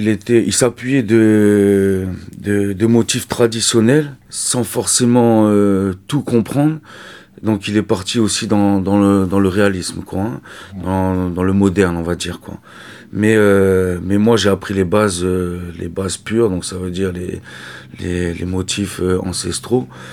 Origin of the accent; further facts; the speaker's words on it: France; born there; Moi je suis né en France, Donc, ma mère est d'origine marquisienne et mon père est sicilien.